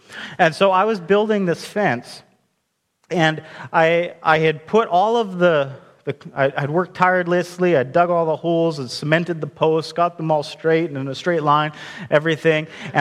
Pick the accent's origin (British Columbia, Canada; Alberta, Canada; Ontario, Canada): Alberta, Canada; I grew up in Alberta, so that, they're a little bit more conservative than here